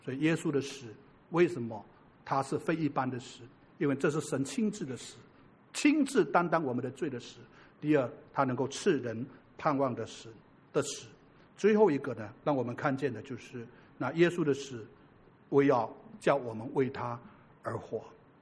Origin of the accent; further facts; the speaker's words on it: Indonesia; 我小时候在印尼，我常常跟我的父亲出海